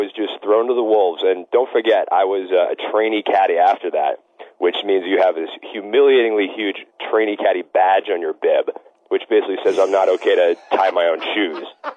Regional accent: New York, United States; I had 3 American women in our group that day from New York. They found out I was from New York.

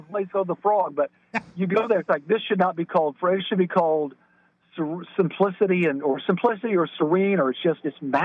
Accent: Indiana, United States; I remember reading about Callaway Gardens growing up in Indiana, and I thought it was just a magical place, and it is.

